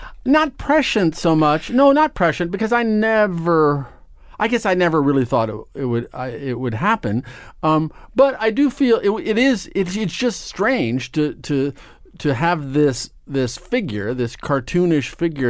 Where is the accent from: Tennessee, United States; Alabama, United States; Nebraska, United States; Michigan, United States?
Nebraska, United States; Omaha; I grew up in Nebraska. I grew up in Omaha, Nebraska, and went to public high school and had a very normal, lovely, trouble-free life.